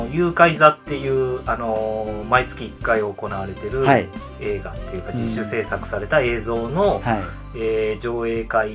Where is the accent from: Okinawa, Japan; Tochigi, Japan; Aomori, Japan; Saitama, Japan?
Saitama, Japan; Kawagoe; で、私も川越出身なんですけれども、